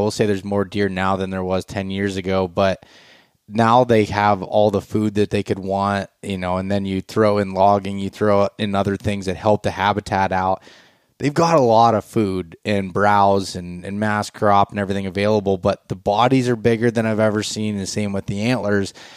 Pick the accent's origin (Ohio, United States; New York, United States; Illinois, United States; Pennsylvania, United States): Pennsylvania, United States; but I would agree with it just from growing up in Pennsylvania and seeing where I never saw the time frame where there was a ton of deer